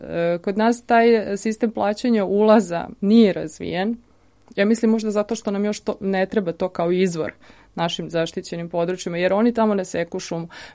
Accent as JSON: {"language": "Serbian", "country": "Serbia", "said": "Tako da ima nekih stvari koje kod nas u Srbiji nema"}